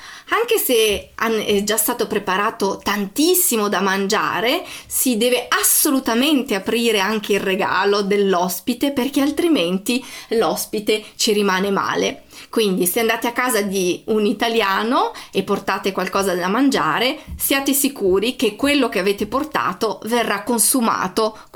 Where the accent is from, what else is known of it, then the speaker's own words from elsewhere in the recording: Emilia-Romagna, Italy; now in Austria; io sono italiana, vengo dalla provincia di Ravenna e vivo in Austria da più di 10 anni ormai. Devo dire che ho avuto la fortuna di integrarmi subito in questo paese e forse il motivo principale è che parlo il tedesco.